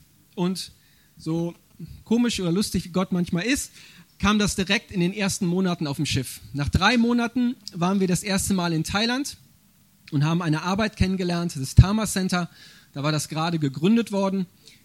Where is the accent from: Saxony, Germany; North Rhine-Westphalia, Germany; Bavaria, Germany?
North Rhine-Westphalia, Germany; Radevormwald; Ich komme aus Rade vom Wald. Das ist bei Remscheid, Wuppertal, die Ecke. Also gar nicht so weit weg.